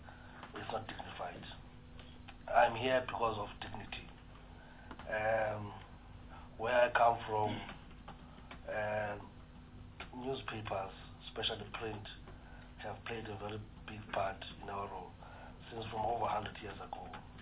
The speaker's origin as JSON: {"language": "English", "region": "Eastern Cape", "country": "South Africa", "said": "I'm from Tsofuvaba in the Eastern Cape. it's not my first time being in Cape Town."}